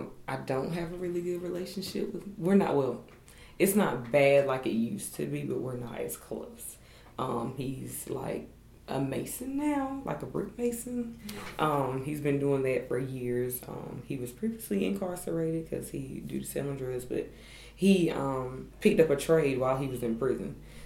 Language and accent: English; Irwin, United States; I grew up in Irwin. It's still a rural area too. Like they have two stoplights.